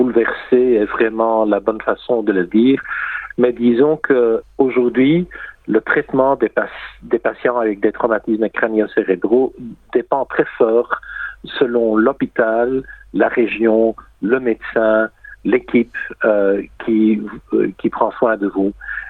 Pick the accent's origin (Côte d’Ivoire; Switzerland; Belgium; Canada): Belgium; now in Australia; moi je ne suis pas australien, je suis belge d'origine.